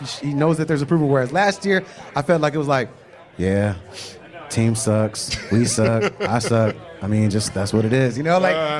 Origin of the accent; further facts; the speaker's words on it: Chicago, Illinois, United States; well, yeah, I grew up in Chicago.